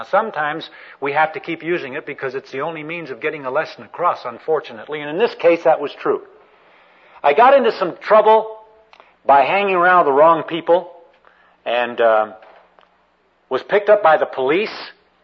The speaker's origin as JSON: {"language": "English", "town": "Albuquerque", "region": "New Mexico", "country": "United States", "tie": "born there", "lives_now": "California, United States", "said": "We moved to California from Albuquerque, New Mexico. I was born down in Albuquerque, New Mexico."}